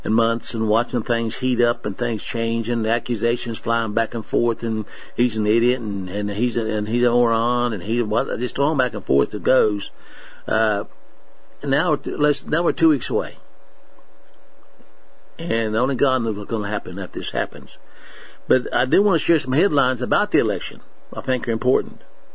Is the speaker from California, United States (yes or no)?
no; West Virginia, United States; Born and raised in West Virginia. I like where I live.